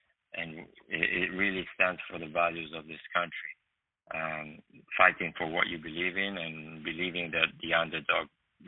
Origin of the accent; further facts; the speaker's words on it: Italy; When I grew up in Italy